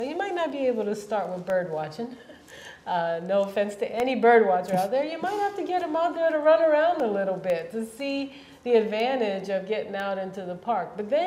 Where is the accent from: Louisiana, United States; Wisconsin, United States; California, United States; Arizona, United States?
Louisiana, United States; New Orleans; I grew up in the city. I grew up in New Orleans, and I wasn't a camper